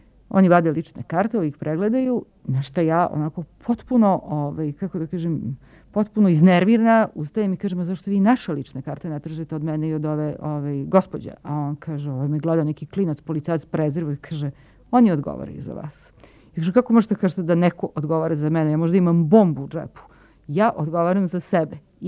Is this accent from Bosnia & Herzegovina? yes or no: no; Italy; gde sam ne samo boravila, nego živela u Rimu, ja sam odrasla u Italiji